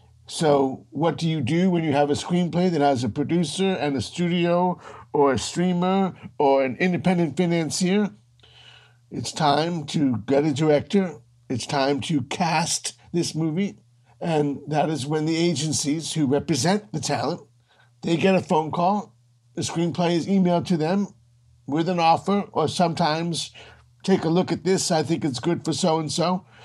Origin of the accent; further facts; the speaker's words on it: Washington, District of Columbia, United States; I grew up in Washington, D.C.